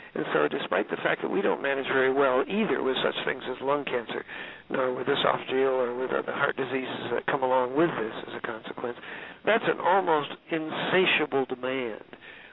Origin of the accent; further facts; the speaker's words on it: Washington, District of Columbia, United States; I'm from Washington, D.C., and assume a politician is here talking to you instead of a physician